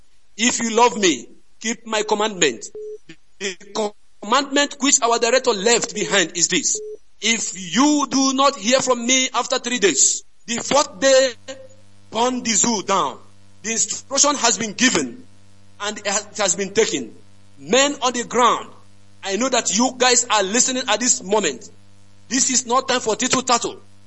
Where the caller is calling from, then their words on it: Dakar, Senegal; I am calling from Dakar, Senegal at the moment.